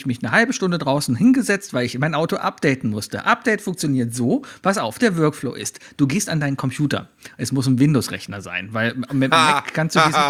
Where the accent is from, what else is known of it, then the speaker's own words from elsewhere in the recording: Cologne, North Rhine-Westphalia, Germany; Als Kölner